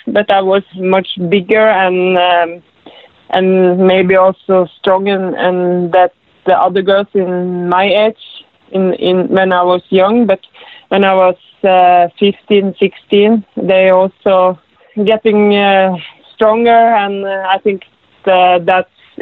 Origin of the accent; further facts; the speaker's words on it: Rognes, Trøndelag, Norway; English is a second language; I grew up in Rognes. It's a small place, very small place. It's about 250 people is living there. I was growing up on a farm with my family.